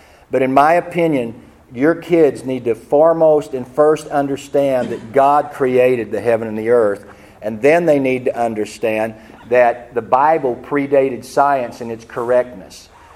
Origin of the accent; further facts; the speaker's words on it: Missouri, United States; Because I'm from Missouri, and I've seen skeletons